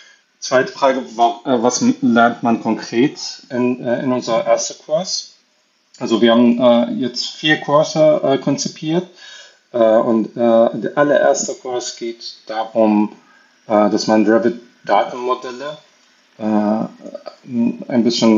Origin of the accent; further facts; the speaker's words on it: Iran; German is a second language; ich bin nicht ein deutscher Muttersprachler, Ich komme ursprünglich aus dem Iran